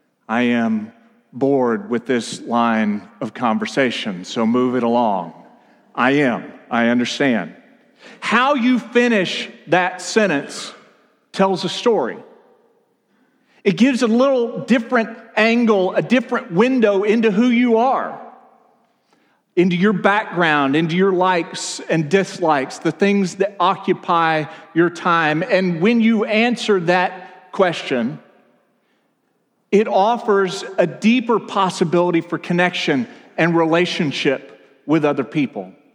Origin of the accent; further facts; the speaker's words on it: Texas, United States; moved away; I am an Arkansan and have been for 13 years, but I am also a Texan. I was born and raised there. Don't hate me because of that.